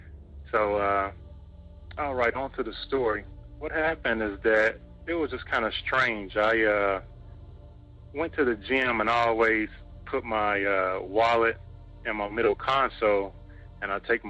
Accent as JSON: {"language": "English", "town": "Kansas City", "region": "Kansas", "country": "United States", "lives_now": "Olathe, United States", "said": "just to give a little backstory, I'm from Kansas City, Kansas, currently living in Olathe"}